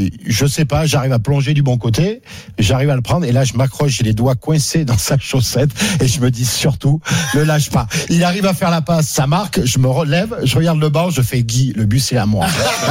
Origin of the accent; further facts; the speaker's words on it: Brive-la-Gaillarde, Nouvelle-Aquitaine, France; on passe par Brive, je suis de Brive